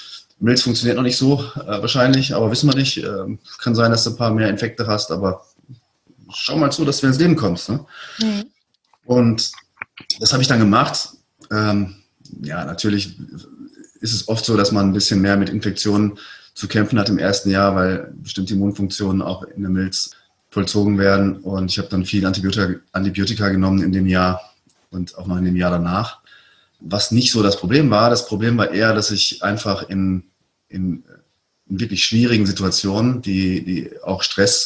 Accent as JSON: {"language": "German", "region": "North Rhine-Westphalia", "country": "Germany", "said": "Ich war früher als Kind, Jugendlicher, bin ich aus dem Sauerland gekommen und Skispringer geworden. Etwas ungewöhnlich für diese Gegend."}